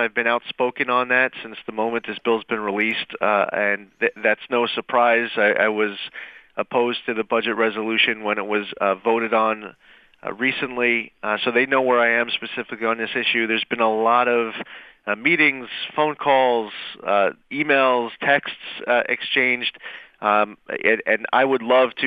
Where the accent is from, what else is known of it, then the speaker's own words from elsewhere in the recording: New York, United States; representing a New York district. And I understand well that if I am not representing my home district and my home state, I can't expect some other member of Congress from some other state to do that for me.